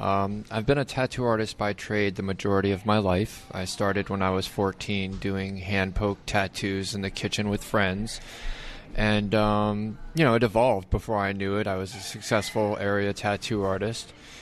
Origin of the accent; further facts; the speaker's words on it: Catskill, New York, United States; also born or lived in Southern California; I was born in Southern California, but Mom and Dad separated, and Mom brought us here very young. So me and my little brother grew up in Catskill.